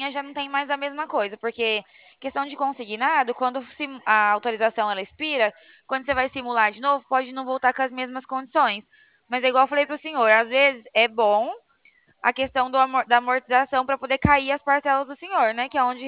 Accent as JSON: {"language": "Portuguese", "town": "Bebedouro", "region": "São Paulo", "country": "Brazil", "said": "É pertinho, eu sou aqui de Bebedouro, conhece?"}